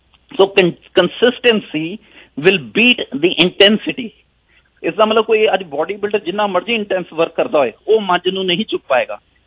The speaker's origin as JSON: {"language": "Punjabi", "town": "Pathankot", "region": "Punjab", "country": "India", "tie": "born there", "said": "ਮੈਂ ਜਦੋਂ ਪਠਾਨਕੋਟ 'ਚ ਮੈਂ ਪੈਦਾ ਹੋਇਆ"}